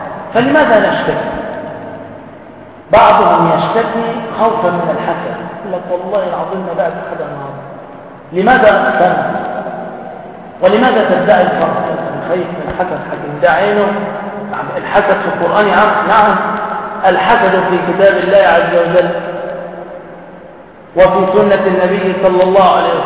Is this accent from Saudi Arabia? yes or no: no; Damietta, Damietta Governorate, Egypt; على فكرة أنا من دمياط حتى لا يقرأ هذا غريب يقول هكذا على الدمياط